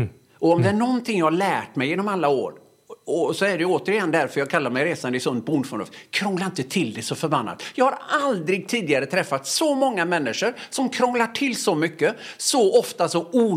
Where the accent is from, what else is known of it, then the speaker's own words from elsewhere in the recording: Öckerö, Västra Götaland County, Sweden; Jag gick i obsklass hemma på Öckre.